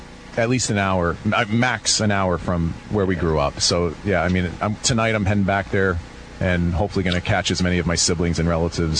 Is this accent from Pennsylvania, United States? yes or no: yes; Pennsylvania, United States; I'm away from Pennsylvania and Penn State and my family and friends that are back here.